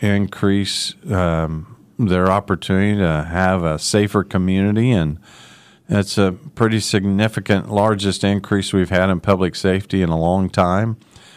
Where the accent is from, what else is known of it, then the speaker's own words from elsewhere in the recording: Wichita, Kansas, United States; I grew up in Wichita and love this city.